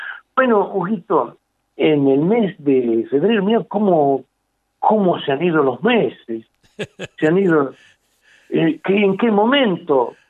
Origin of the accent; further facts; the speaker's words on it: Catamarca, Argentina; nosotros, si estamos renunciando a nuestra manera de hablar catamarqueña, estamos renunciando a nuestra identidad.